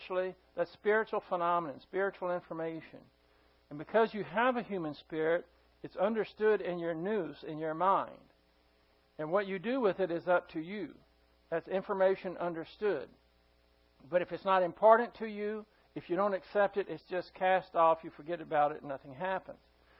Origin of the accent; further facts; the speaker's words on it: Texas, United States; it's embarrassment to me as a Texan that this took place in Texas, especially right here in our own backyard.